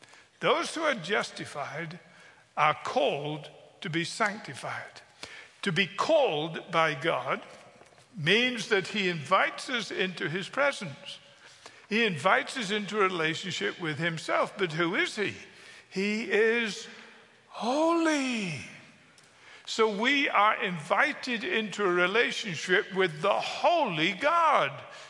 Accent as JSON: {"language": "English", "region": "England", "country": "United Kingdom", "said": "I'm English and I'm old."}